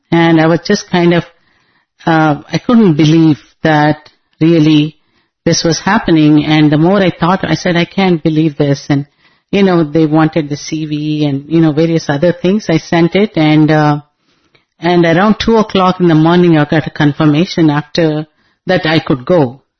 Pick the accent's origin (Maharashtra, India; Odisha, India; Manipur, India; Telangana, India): Telangana, India; Hyderabad; English is a second language; I'm from Andhra Pradesh, Hyderabad.